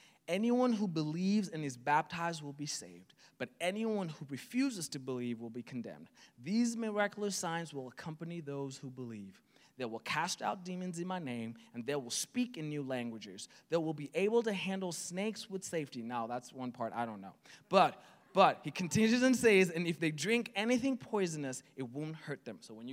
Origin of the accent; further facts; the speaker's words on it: Kenya; Now, I'm from Kenya. We live in the tropics.